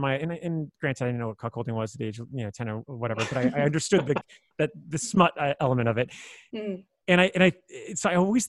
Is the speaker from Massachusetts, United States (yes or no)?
no; Florida, United States; I'm from a beach town, I'm from South Florida.